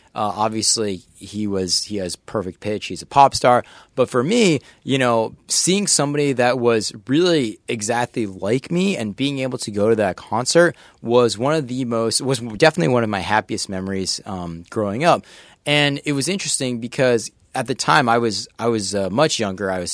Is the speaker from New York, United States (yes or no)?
no; Connecticut, United States; So I grew up in Connecticut, and upstate in Connecticut, there's a casino.